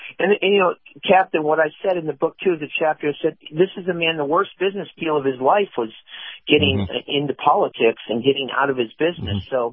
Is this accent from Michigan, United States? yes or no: yes; Detroit, Michigan, United States; being a kid from Motown. Everyone thinks I'm from New York